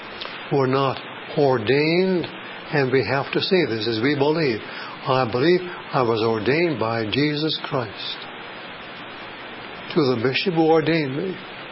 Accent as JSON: {"language": "English", "town": "Portland", "region": "Oregon", "country": "United States", "said": "I am from Portland, Oregon."}